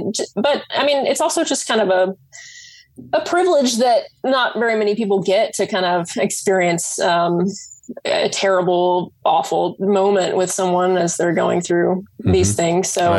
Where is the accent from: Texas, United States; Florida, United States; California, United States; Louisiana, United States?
Texas, United States; now in Durham, United States; Okay, well, I live in Durham, North Carolina. I'm originally from Texas.